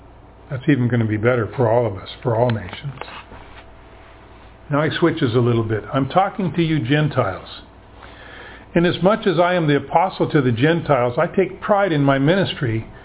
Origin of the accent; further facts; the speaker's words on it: Ruston, Louisiana, United States; We had an apple tree in the backyard growing up in Ruston that had 7 different varieties of apples on it.